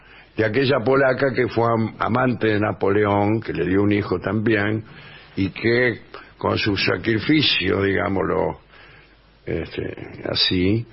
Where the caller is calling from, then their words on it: Córdoba, Argentina; de Córdoba.